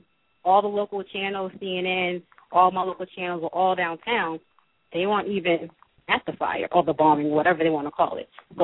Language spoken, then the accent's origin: English; Boston, Massachusetts, United States; So, you know, I'm from Boston.